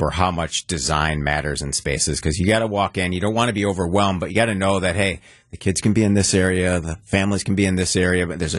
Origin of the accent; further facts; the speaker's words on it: Wauwatosa, Wisconsin, United States; Wauwatosa, my hometown.